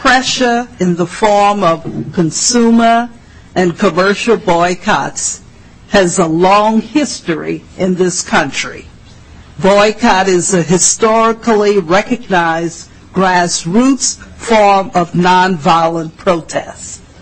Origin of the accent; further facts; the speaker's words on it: St. Paul, Minnesota, United States; I'm from St. Paul.